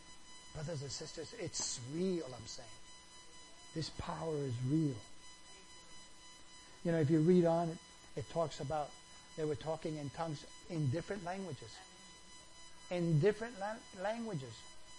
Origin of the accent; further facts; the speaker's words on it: New York City, New York, United States; I grew up in New York City. We were fighting every day.